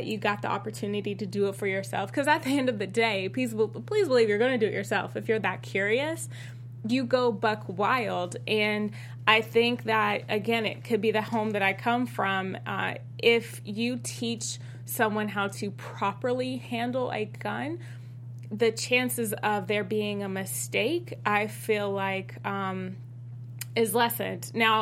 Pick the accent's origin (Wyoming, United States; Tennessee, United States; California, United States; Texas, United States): Tennessee, United States; and maybe it's just from where I'm from. I'm from Tennessee.